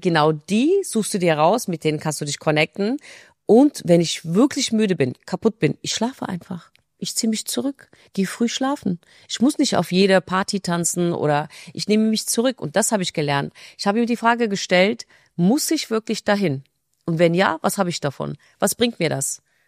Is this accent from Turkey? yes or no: yes; Turkey; moved away as an adult; now in Germany; wir sind in der Türkei groß geworden. Geboren bin ich in Deutschland, aber letztendlich meine komplettes ersten 18 Jahre habe ich in der Türkei verbracht.